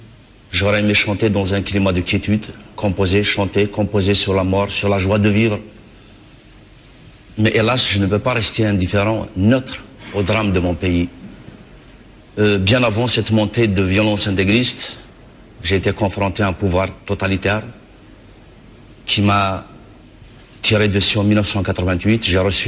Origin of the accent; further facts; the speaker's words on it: Algeria; born there; je suis algérien, je suis né en Algérie, je ne connais pas un traître en mode arabe, je suis berbère, je ne suis pas arabe et je ne suis pas obligé d'être musulman.